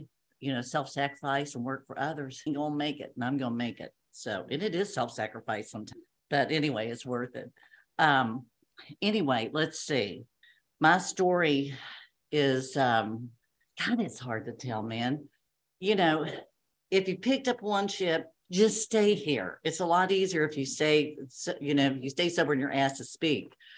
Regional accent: Kentucky, United States; accent: twang; But anyway, I grew up in Kentucky. So that's where I have a little bit of a twang here.

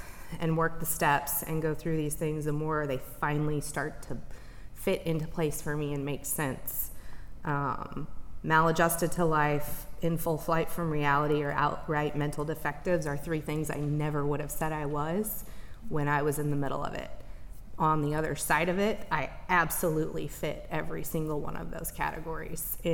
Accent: Midwest, United States; I grew up in the Midwest, good old, you know, Midwestern values. I come from a great family.

